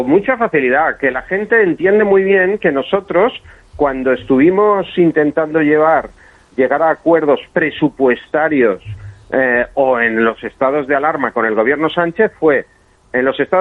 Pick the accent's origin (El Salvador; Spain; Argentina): Spain; Catalonia; Nosotros somos catalanes, españoles y europeos